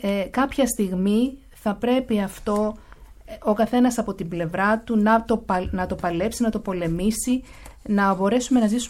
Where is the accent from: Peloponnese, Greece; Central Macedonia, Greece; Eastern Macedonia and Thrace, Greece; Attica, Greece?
Attica, Greece; Athens; Στην Αθήνα, γεννήθηκα και μεγάλωσα στην Αθήνα. Η καταγωγή του πατέρα μου ήταν από τη Λακωνία, από το Λάχι Διών Λακωνίας, που είναι ένα πολύ όμορφο χωριό, στο οποίο πηγαίναμε κάθε καλοκαίρι.